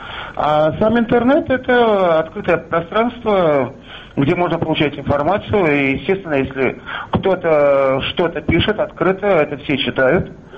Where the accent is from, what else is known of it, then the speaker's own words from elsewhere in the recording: Moscow, Russia; я из Москвы.